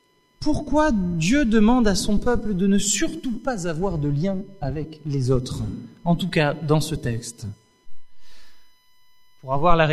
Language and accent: French; France; en tant que bon français que je suis